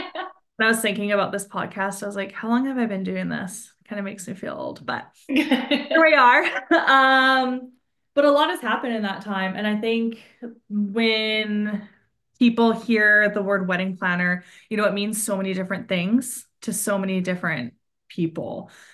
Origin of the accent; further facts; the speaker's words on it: Sherwood Park, Alberta, Canada; I grew up in Alberta outside of Edmonton in Sherwood Park, and I always knew that I wanted to be in the Okanagan